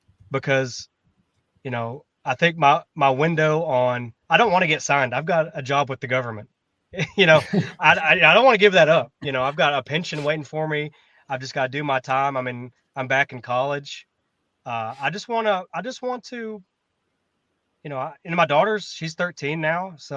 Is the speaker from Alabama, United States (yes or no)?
yes; Gadsden, Alabama, United States; born or raised there; also born or lived in Philippines